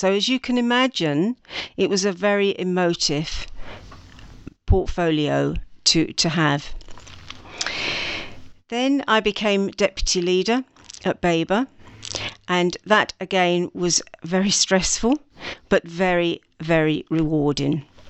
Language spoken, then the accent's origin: English; Lewisham, London, United Kingdom; born there; I was born in Lewisham, which was on the boundary of the London area, many, many years ago.